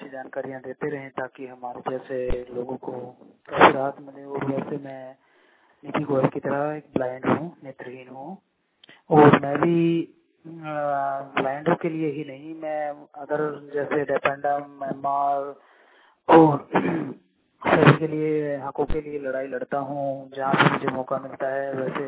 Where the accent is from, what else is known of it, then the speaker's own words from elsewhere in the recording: Haryana, India; मैं हरियाणा से बिलोंग करता हूँ। वो फिलहाल किसी कारण से मैं गुड़गांव आया हुआ हूँ